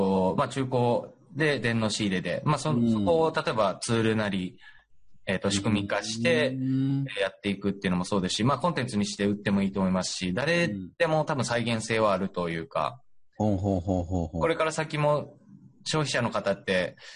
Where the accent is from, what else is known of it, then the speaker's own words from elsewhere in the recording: Okayama, Japan; で、僕の地元が岡山なんですけど